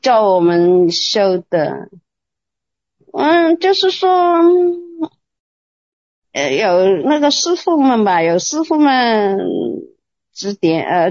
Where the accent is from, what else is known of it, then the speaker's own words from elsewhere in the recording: Wuxi, Jiangsu, China; 我是无锡的，